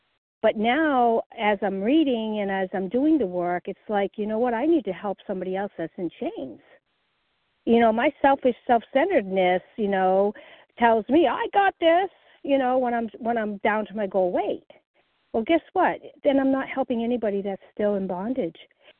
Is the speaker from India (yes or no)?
no; North Carolina, United States; I am from North Carolina.